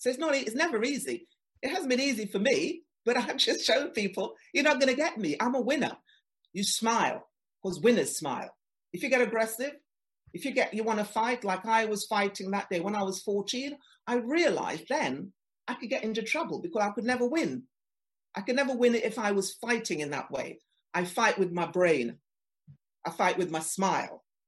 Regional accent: Trinidad & Tobago; accent: Trinidadian; now in England, United Kingdom; I did that when I came to England because of my accent. I had a Trinidadian accent and I used to talk with my Trinidadian accent.

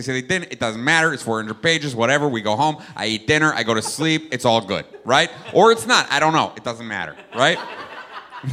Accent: New York, United States; Well, the first time I was straight up just like, I'm from New York.

